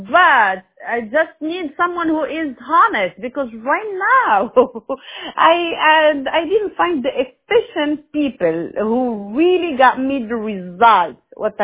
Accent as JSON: {"language": "English", "town": "Paris", "region": "Île-de-France", "country": "France", "moved": "yes", "lives_now": "United States", "said": "I'm originally from Paris, from France. I'm a French girl."}